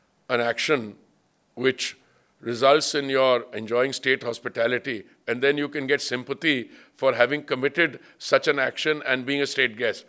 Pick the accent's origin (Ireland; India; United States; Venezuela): India; Delhi; I am one of those who's been a very proud Sikh. I was born and brought up in Delhi.